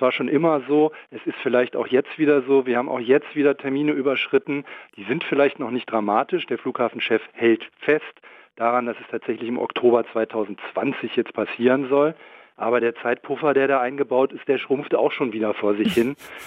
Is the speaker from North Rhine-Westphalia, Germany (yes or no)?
no; Berlin, Germany; Also als Berliner leidet man natürlich unter diesem Ding